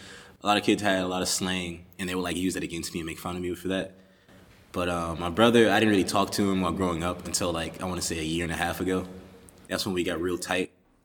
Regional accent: Chicago, Illinois, United States; I grew up in Chicago, Illinois. The West Side, it was like it's called the Lawndale community.

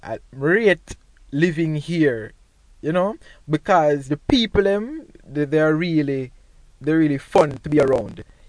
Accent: Linstead, Saint Catherine, Jamaica; I am from Linstead, St. Catherine. My parents are originally from Westmoreland. So while growing up in Linstead, the dialect was different for me

